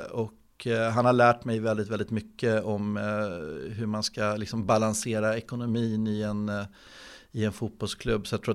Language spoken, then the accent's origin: Swedish; Stockholm, Stockholm County, Sweden; Men jag är ju söderkille från början, så jag är uppvuxen på Södermalm.